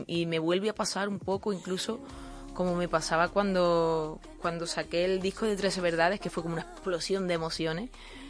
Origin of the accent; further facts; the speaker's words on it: Córdoba, Andalusia, Spain; also born or lived in Almería; Córdoba, Andalucía, también me siento almeriense, que también he estado 10 años viviendo allí.